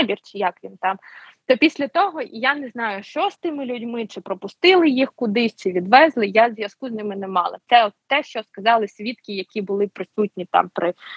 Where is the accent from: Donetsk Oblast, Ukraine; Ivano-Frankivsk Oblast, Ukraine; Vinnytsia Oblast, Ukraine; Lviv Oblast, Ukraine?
Donetsk Oblast, Ukraine; Mariupol; Ну, ми самі з Маріуполя.